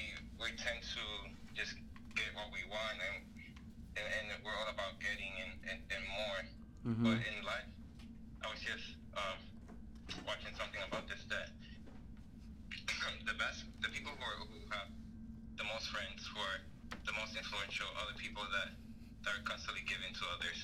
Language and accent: English; Trujillo Alto, Puerto Rico; now in Orlando, United States; Bro, Trujillo Alto, Puerto Rico.